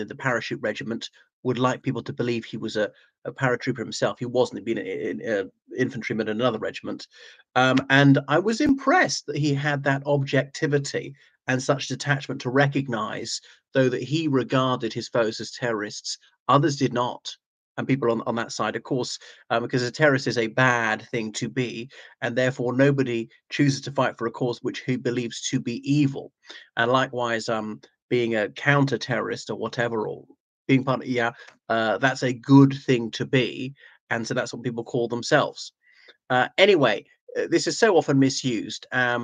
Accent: Ireland; from Ireland.

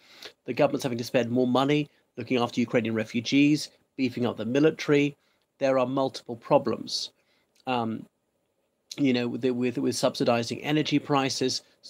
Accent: Ireland; from Ireland.

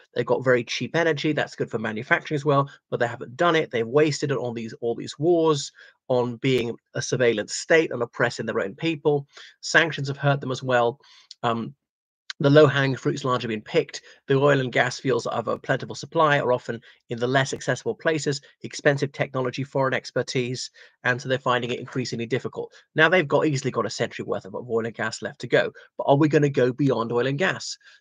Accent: Ireland; from Ireland.

